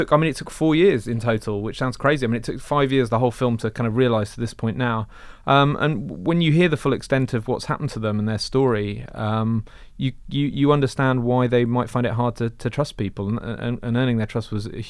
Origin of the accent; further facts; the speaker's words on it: United Kingdom; I think it also helped being British, actually.